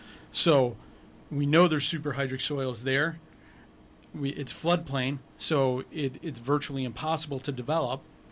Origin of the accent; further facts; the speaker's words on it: Kenosha, Wisconsin, United States; also born or lived in Savannah / Atlanta; I'm from Kenosha. I lived in Savannah and Atlanta, and I missed Kenosha, and I came back because I love it so much.